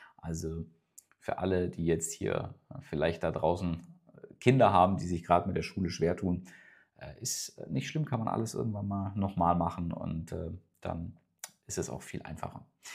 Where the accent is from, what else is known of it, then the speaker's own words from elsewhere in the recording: Weilheim an der Teck, Baden-Württemberg, Germany; Ich komme ja aus Weilheim an der Teck. Das ist ein kleines Dorf am Fuße der Schwäbischen Alb. Ich hoffe, man hört es mir nicht an. Aber ich komme da tatsächlich her und ich bin da aufgewachsen.